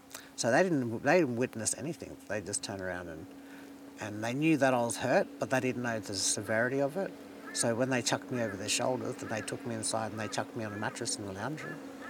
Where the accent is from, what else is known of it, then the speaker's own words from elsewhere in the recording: Alice Springs, Northern Territory, Australia; I'm from Alice Springs. I'm 35 years old.